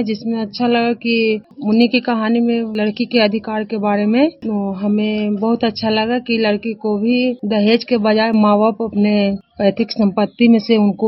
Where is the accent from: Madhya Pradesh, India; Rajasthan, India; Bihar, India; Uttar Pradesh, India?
Bihar, India; Madhopur; मैं माधोपुर की निवासी हूँ। माधोपुर पंचायत चंडी प्रखंड नालंदा जिला बिहार राज्य की निवासी हूँ।